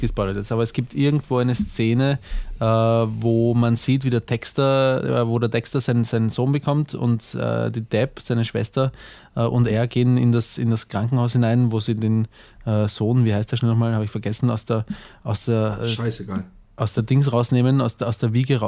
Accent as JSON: {"language": "German", "country": "Austria", "said": "Ich bin Österreicher."}